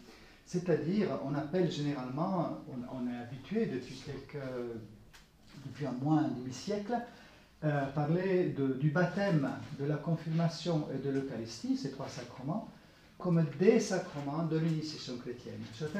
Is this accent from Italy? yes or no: yes; Italy; accent: Italian; French is a second language; le mot vous dit que je suis italien d'origine. L'accent aussi, j'ai un accent italien. Et je suis moine de l'abbaye de Reims.